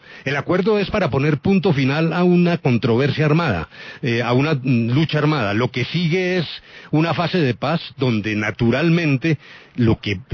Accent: Colombia; que los colombianos tenemos más de una neurona.

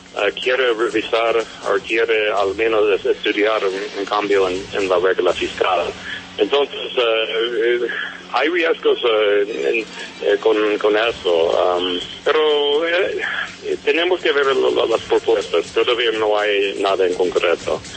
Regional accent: United States; No soy colombiano, soy americano, entonces.

